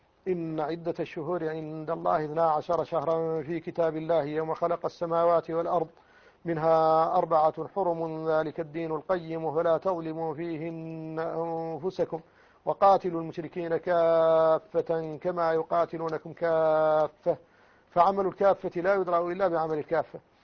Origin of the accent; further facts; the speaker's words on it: Mauritania; وقد دعونا لقطع العلاقة القائمة بين بلادنا موريتانيا مع الكيان الصهيوني